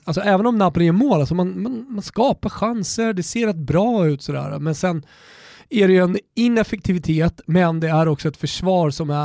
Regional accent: Sweden; inte bara för att vi är svenskar

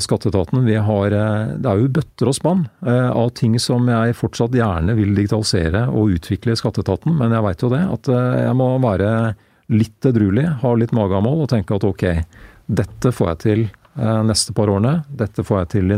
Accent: Greverud, Akershus, Norway; skal du oppleve noe da, som ungdom på Greverud, så er det jo byen som dette.

